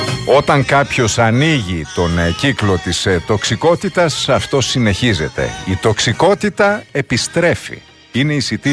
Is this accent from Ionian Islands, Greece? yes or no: no; Eastern Macedonia and Thrace, Greece; έχω πολλούς φίλους εκεί, καθώς είναι η πατρίδα μου, εκεί γεννήθηκα